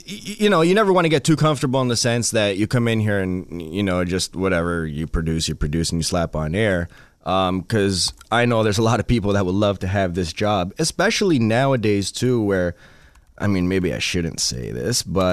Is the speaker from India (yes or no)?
no; Canada; moved away as an adult; now in United States; Well, I've been an American for 10 years on a work visa, so yeah. I guess I'm American. My friends in Canada say I've developed the the American accent